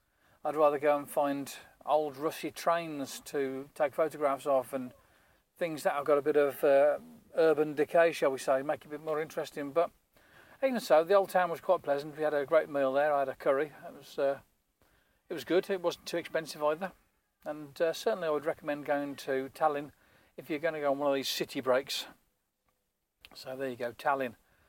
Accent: England, United Kingdom; I'm an Englishman and likes English tea.

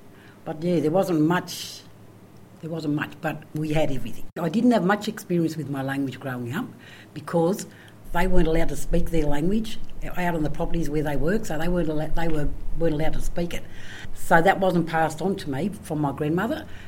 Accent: Walgett, New South Wales, Australia; I'm from Walgett, born and bred in Walgett. I went to school in Walgett, lived on Nemai Reserve, and then I moved to town with my nan.

